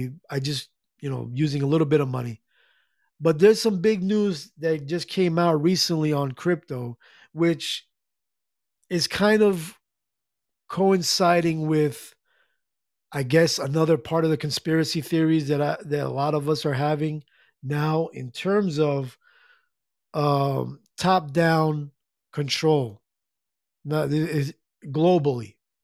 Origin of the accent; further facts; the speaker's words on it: New Jersey, United States; She's from Jersey. She's from my home state. So got to represent Jersey clan.